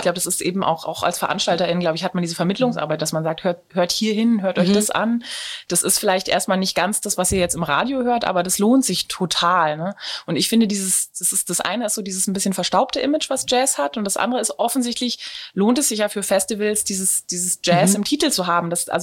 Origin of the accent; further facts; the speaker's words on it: Berlin, Germany; Ich bin gebürtige Berlinerin, war dann fürs Studium, wie vorhin schon gesagt wurde, ziemlich viel weg